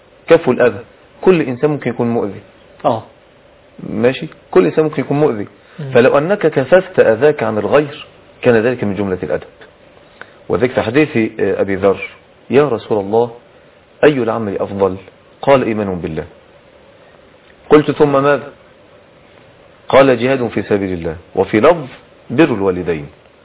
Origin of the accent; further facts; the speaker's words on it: Egypt; الأخرق بالمعنى البلدي عندنا في مصر اللي هو العويل،